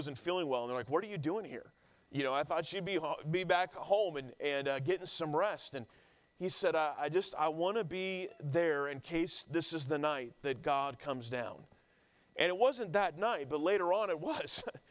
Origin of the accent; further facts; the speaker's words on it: Sacramento, California, United States; also born or lived in Kansas; I grew up in Sacramento, California. I was born in Kansas. I'm kind of a Midwesterner at heart, but grew up there in California.